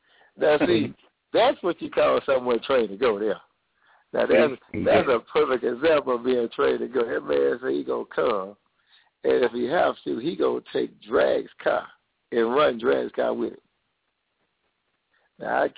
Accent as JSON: {"language": "English", "town": "Aberdeen", "region": "Mississippi", "country": "United States", "tie": "born or raised there", "said": "a show coming up in Aberdeen, Mississippi. I really want to make that consistency right there in my hometown. I have a lot of family in Aberdeen."}